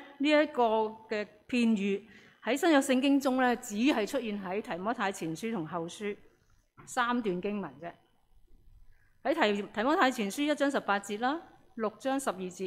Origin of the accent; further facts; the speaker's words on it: Hong Kong; 尤其是对于我们香港人来讲，因为我们又不用即是服兵役，所以是好像很陌生。